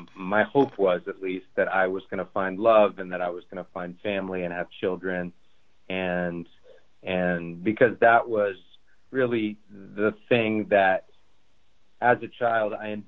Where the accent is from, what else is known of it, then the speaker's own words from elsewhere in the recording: Washington, District of Columbia, United States; Well, when I was growing up in Washington, D.C., I really had was the product of an absence of parental guidance